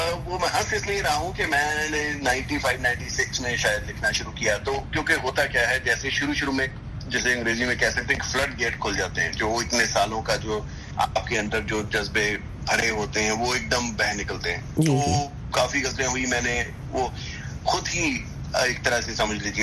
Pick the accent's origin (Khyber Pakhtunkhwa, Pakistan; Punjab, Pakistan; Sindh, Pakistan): Punjab, Pakistan; اردو کی تعلیم جو ہے وہ، جہاں سے میں ہوں پنجاب سے، وہاں آپ کو اسپیشلی بڑے شہر میں جا کر آپ کو کورسز لینے پڑتے ہیں